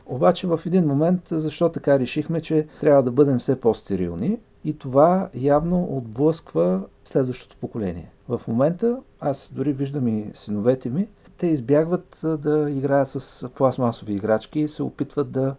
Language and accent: Bulgarian; Plovdiv, Plovdiv Province, Bulgaria; Моя род, последните няколко поколения, е притежавал къща в Стария град. Това е едно традиционно градско място в центъра на града. По ред причини, аз съм се родил в един от панелните квартали на града, много известен, даван за пример, ЖК Тракия.